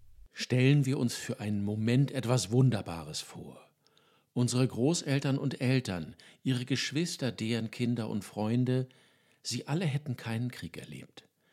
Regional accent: Hamburg, Germany; Schließlich unsere Städte und Dörfer, meine Heimatstadt Hamburg, sie wären unbeschadet geblieben.

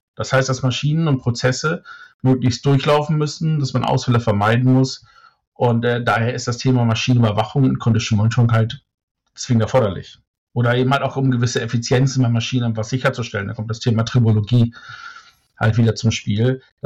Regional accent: Bremen, Germany; born there; now in Saarland, Germany; also sitze im Saarland. Aber wie man schon hört, ich bin eigentlich ein gebürtiger Bremer, also ich bin eigentlich klassisches Nordlicht.

